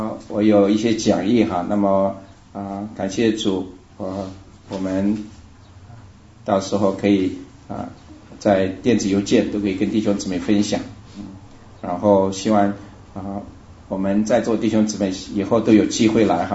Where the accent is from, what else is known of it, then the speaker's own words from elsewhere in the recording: Hubei, China; now in United States; 我老家是湖北的。感谢神，来美国超过30年了。